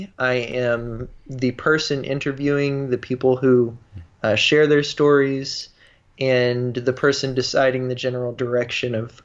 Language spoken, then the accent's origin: English; Mississippi, United States; When I was born, my parents lived in a trailer in Mississippi. Very, very poor.